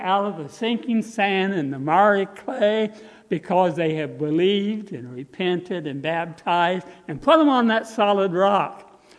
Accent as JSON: {"language": "English", "region": "Indiana", "country": "United States", "tie": "born or raised there", "said": "Lord Naylor of Indiana, my home state, sent me a certificate of ministry"}